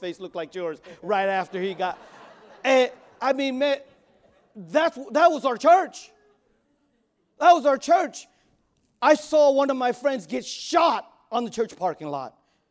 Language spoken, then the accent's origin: English; United States; And I love that I'm an American. I love being in this country. My culture's Khmer. But I'm an American. I love being an American. I love this country.